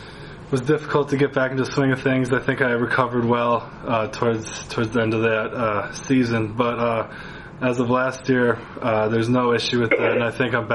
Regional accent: Midwest, United States; I grew up in the Midwest here, and, I grew up watching the Lions my whole life.

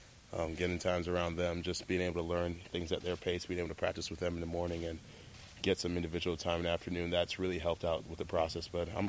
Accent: Bronx, New York, United States; We're from the same neighborhood. He's from, like, Yonkers. I'm from the Bronx.

